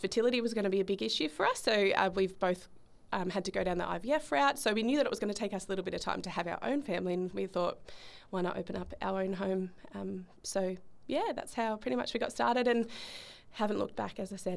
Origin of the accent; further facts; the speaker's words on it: Bendigo, Victoria, Australia; I grew up in Bendigo, and there was a lady at my local church in Bendigo